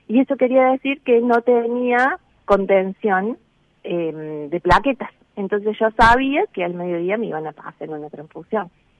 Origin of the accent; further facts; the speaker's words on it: Río Cuarto, Córdoba, Argentina; nosotros somos oriundos de Río Cuarto